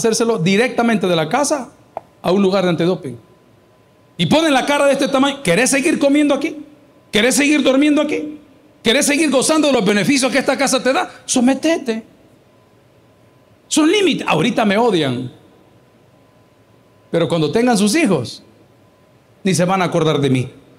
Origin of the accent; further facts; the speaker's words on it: El Salvador; Nosotros somos salvadoreños, usamos caites, no suecos, ¿verdad?